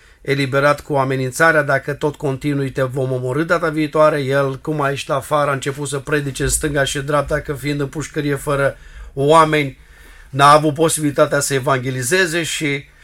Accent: Ploiești, Prahova, Romania; born there; Eu am fost născut în Ploiești, cum s-a menționat, sunt din familie de evrei creștini

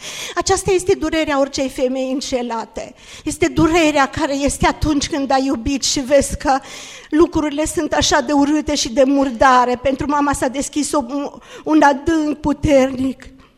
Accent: Cluj, Cluj County, Romania; Și am crescut, am locuit în Cluj

